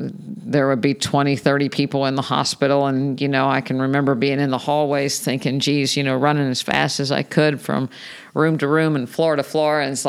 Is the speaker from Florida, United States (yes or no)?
no; West Virginia, United States; I went back to my hometown at West Virginia University